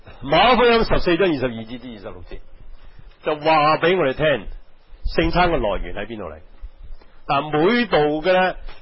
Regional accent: Guangdong, China; 我哋廣東人成日講啊，出工啊，出工啊

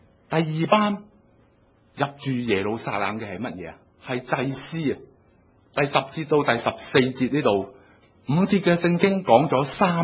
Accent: Hong Kong; 很多时候呢我们香港人去旅行经常都会想想那个地方是不是安全的城市嘛

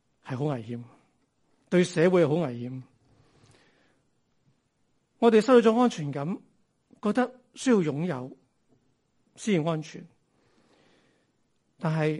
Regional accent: Hong Kong; 相信大家都很感受到我们香港人所过的日子是很不容易。

